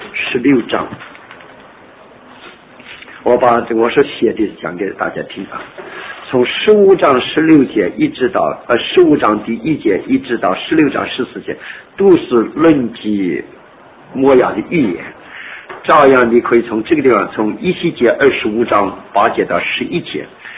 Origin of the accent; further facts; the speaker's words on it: China; 我们中国人说文人相轻四渎二然